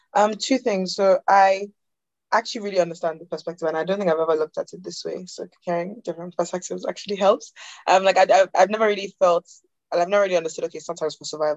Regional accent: Nigeria; Like at the end of the day, I'm Nigerian. The way I look, I'm black. … Like I'm always going to be Nigerian.

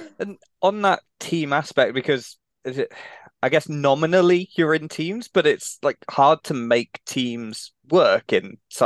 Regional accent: United Kingdom; as a Brit, that's weird to be on a Belgian team

